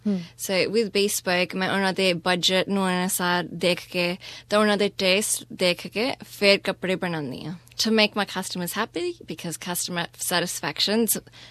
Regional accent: Australia; ਉਹਨਾਂ ਨੂੰ ਪਤਾ ਸੀਗਾ ਮੈਂ ਆਸਟ੍ਰੇਲੀਆ ਦੀ ਹਾਂ, ਤਾਂ ਮੈਨੂੰ ਫੈਸ਼ਨ ਦਾ ਕੁਛ ਪਤਾ ਨਹੀਂ

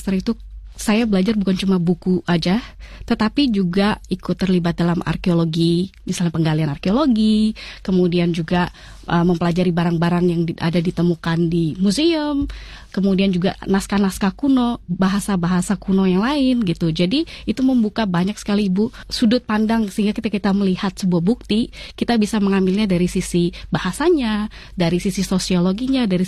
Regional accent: Bontang, East Kalimantan, Indonesia; dulu waktu saya kecil saya besar di kota Bontang, Kalimantan Timur, di mana saya bisa mengenal dunia itu hanya lewat buku.

